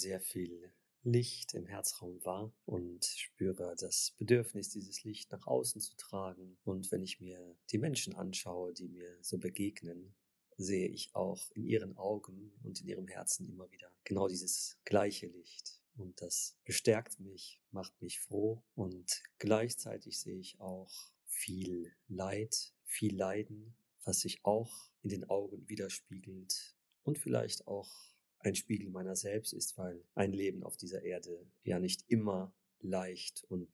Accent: Luxembourg; einen sehr, sehr guten Klavierlehrer zu haben in Luxemburg, wo ich aufgewachsen bin

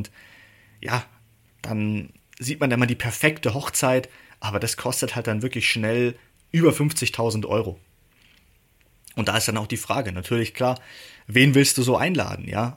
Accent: Bavaria, Germany; Bei uns in Bayern gibt es zum Beispiel Brautverziehen und sowas.

